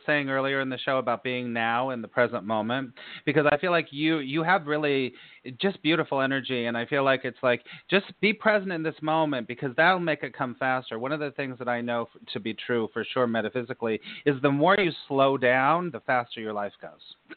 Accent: New York, United States; I'm a New Yorker, too. I live between New York and California.

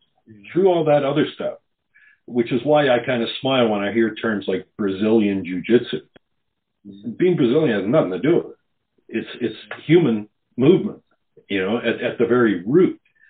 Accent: Canada; growing up in Canada, back then, we may have had two Chinese kids at our high school.

